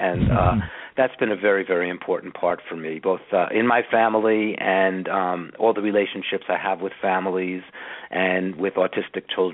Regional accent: New York City, New York, United States; I'm a city kid. I grew up in New York City, pretty much on the streets of Brooklyn, playing stickball in the schoolyards, and really didn't go away, leave the city until I was 17 or 18 years of age.

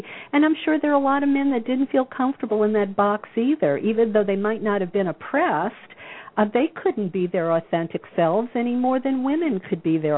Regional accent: New Orleans, Louisiana, United States; I came from the Bible Belt of New Orleans and look where I am.

